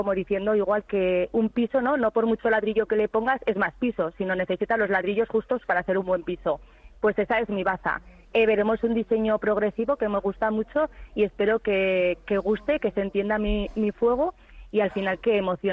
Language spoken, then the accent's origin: Spanish; Pamplona, Navarre, Spain; yo que soy de Pamplona de siempre, de toda la vida